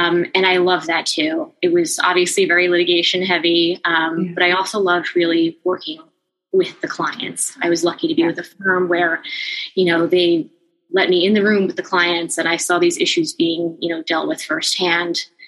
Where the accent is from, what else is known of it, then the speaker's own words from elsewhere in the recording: New Jersey, United States; I am also from New Jersey and had attended Rutgers, which, you know, that connection is very much there.